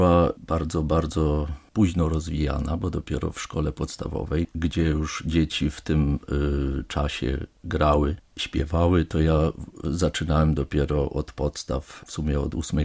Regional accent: Szczebrzeszyn, Lublin Voivodeship, Poland; się urodziłem w Szczebrzeszynie, gdzie chrząszcz brzmi w trzcinie. I na tym, że Roztoczu mogłem się wychowywać

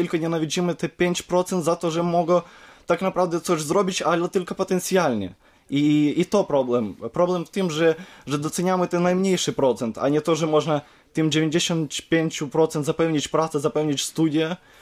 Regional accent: Ukraine; Polish is a second language; Przecież nie jestem Polakiem i dotychczas uczę języka polskiego. Jestem Ukraińcem

